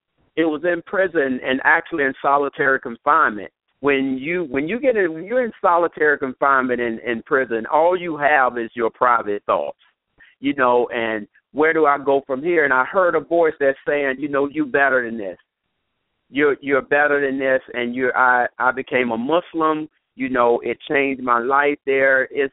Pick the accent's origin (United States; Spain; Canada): United States; Philadelphia, Pennsylvania; also born or lived in Augusta, Georgia; I was born in Augusta, Georgia, never lived there. I was raised in Philadelphia, and excelled in high school in sports and academics